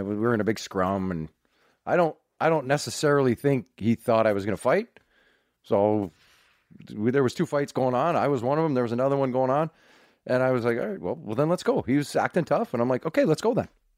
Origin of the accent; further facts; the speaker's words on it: Dryden, Ontario, Canada; you ask me about growing up in Dryden, he left. When I got to high school, he left to go play junior hockey in Thunder Bay.